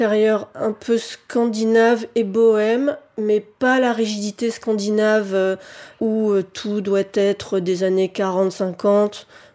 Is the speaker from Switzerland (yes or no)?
no; Paris, Île-de-France, France; Parce que j'ai grandi à Paris, que c'est mon habitat naturel.